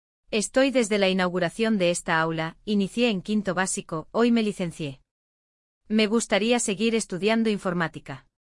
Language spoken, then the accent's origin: Spanish; San Vicente, O'Higgins, Chile; Vengo desde San Vicente y estos años han sido muy importantes